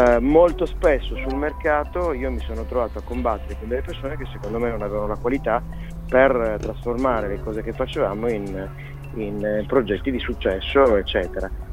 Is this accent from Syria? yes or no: no; Cagliari, Sardinia, Italy; moved away as an adult; Sono un caglianitaro da esport, mi considero questo. Sono un sardo d'esportazione.